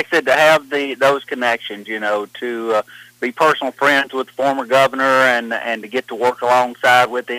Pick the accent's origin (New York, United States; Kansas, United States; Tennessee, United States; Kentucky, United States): Kentucky, United States; Like I said, I grew up chasing cattle in Western Kentucky on horses.